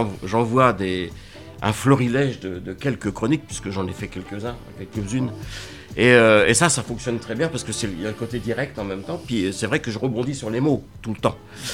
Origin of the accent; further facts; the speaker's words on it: Paris, Île-de-France, France; born there; Moi, je suis né à Paris.